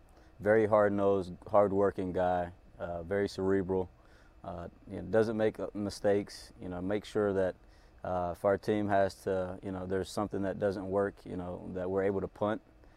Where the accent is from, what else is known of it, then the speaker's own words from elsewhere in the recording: Kansas, United States; I'm from Kansas. I've had all types of weather.